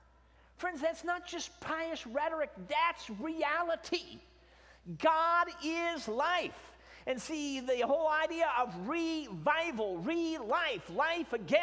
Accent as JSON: {"language": "English", "town": "Chicago", "region": "Illinois", "country": "United States", "tie": "born or raised there", "lives_now": "Michigan, United States", "said": "I'm a preacher's kid. I grew up in Chicago. And I base out of Michigan now for the last 20 years, but my grandmother is from Alabama, so I got roots here."}